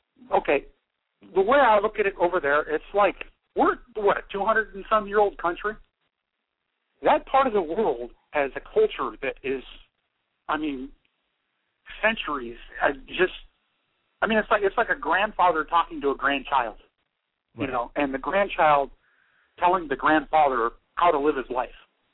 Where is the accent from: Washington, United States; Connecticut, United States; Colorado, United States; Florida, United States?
Washington, United States; I'm from Washington State.